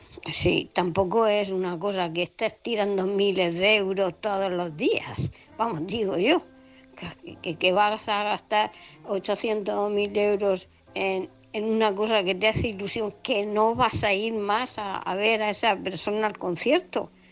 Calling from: Murcia, Region of Murcia, Spain; de Murcia.

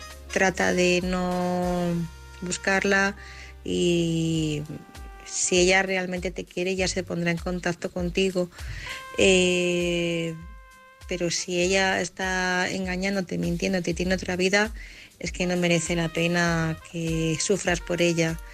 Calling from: Madrid, Community of Madrid, Spain; corresponsal de Madrid

